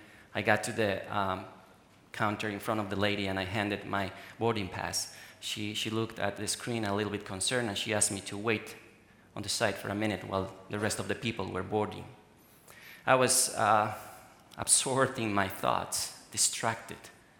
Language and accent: English; Bolivia; I received a call at 3 a.m. in the morning from my home country, Bolivia.